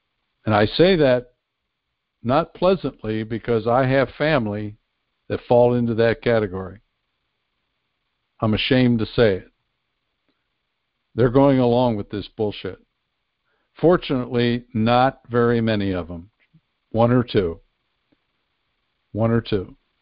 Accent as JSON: {"language": "English", "region": "Pennsylvania", "country": "United States", "tie": "born or raised there", "said": "I saw that not far from where I grew up in Pennsylvania is one of the areas that are being hit by violence here lately"}